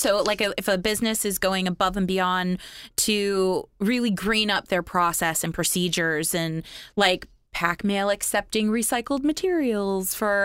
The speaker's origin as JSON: {"language": "English", "region": "Florida", "country": "United States", "tie": "born or raised there", "said": "I grew up in Martin County."}